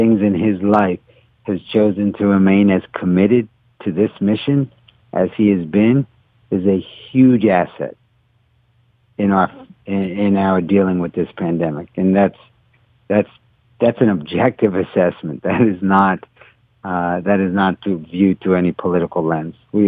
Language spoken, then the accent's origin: English; Philadelphia, Pennsylvania, United States; now in Baltimore, United States; Yeah, I was born and raised in Philly, I will say that.